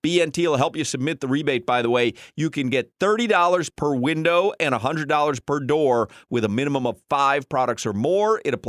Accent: France; I am from France.

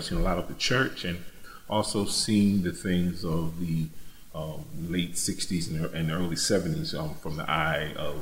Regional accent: Danbury, Connecticut, United States; city of Danbury, which is about 60 miles from Hartford. It was a really small town. It's not small anymore. Some would consider it a city today. But as a young boy growing up in Danbury, very rural

